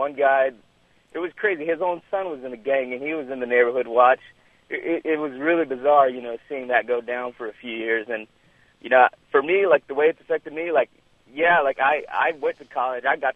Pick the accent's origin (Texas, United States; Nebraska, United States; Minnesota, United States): Texas, United States; I grew up in Texas, and we had a bunch of wannabe gangsters in our neighborhood.